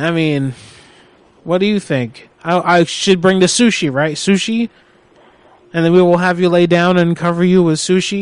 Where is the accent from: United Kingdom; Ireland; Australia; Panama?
Panama; also born or lived in Nicaragua; now in United States; Oh, I'm from, originally from Nicaragua. You know, I was adopted and raised in Panama, and then I moved to the United States.